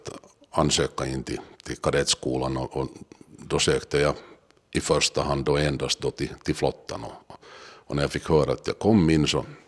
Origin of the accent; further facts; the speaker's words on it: Helsinki, Uusimaa, Finland; Jag är hemma från Helsingfors och bodde barndomen i Munksnäs, gick i Munksnäs i skola och skrev studenten för Lärkan